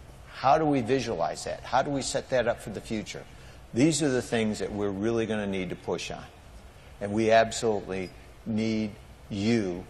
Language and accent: English; Syracuse, New York, United States; And that you all makes it sound like I'm from the South. And I am. I'm south side of Syracuse, so.